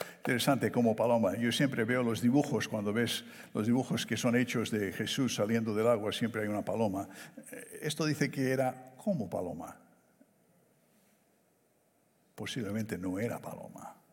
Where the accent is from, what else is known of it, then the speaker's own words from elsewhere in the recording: Barcelona, Catalonia, Spain; fui criado en Barcelona, España.